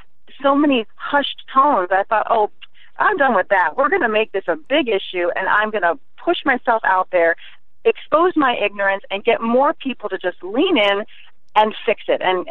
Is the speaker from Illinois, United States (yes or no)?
yes; Chicago, Illinois, United States; I'm from Chicago, so I'm sort of used to just being a little bit tougher